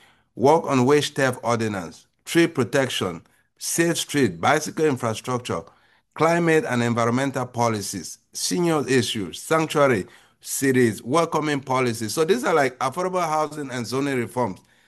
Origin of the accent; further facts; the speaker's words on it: Cameroon; now in United States; So I came to this country from Cameroon after winning the lottery. It's a green card lottery